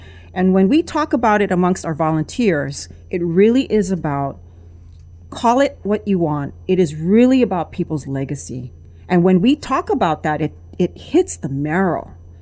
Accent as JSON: {"language": "English", "town": "Wailua", "region": "Hawaii", "country": "United States", "said": "and I'm from Wailua, North Shore, I can attest to this."}